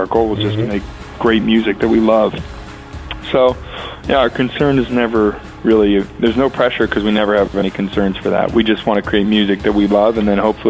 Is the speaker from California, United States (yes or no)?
no; Las Vegas, Nevada, United States; You know, we're from Vegas, and the Vegas luck seems to have followed us.